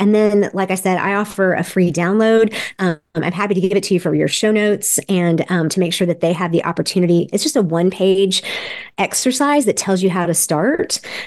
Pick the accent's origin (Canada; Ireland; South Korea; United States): South Korea; first language English; I grew up in Korea. So, of course, English is my first language. And then we knew some Korean.